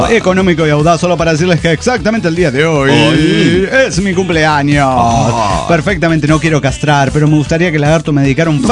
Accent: Cochabamba, Bolivia; de Cochabamba, Bolivia.

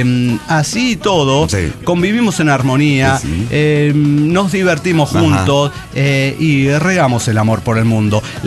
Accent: Venezuela; comenzó la reconversión monetaria en mi país. República Bolivariana de Venezuela.

